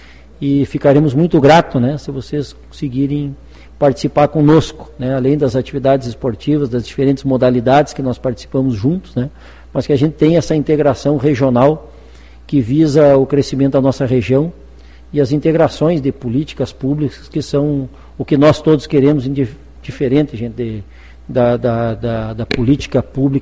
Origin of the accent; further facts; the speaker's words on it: Palmeiras, Rio Grande do Sul, Brazil; nós somos de Palmeiras